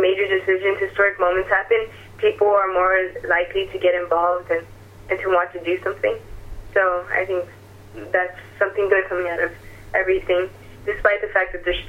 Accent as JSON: {"language": "English", "region": "Florida", "country": "United States", "said": "I'm not even originally from Texas. I'm from Florida, but I came over for the summer to help with Battleground."}